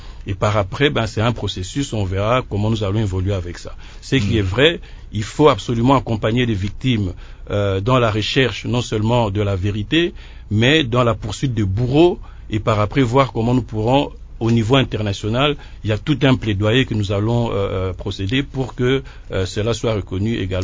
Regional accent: DR Congo; Nous, en tant que Congolais

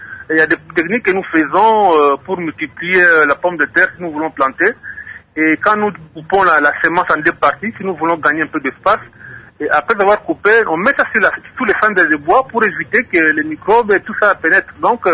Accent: Mbanza-Ngungu, Kongo Central, DR Congo; ici, chez nous, en Banzangungu

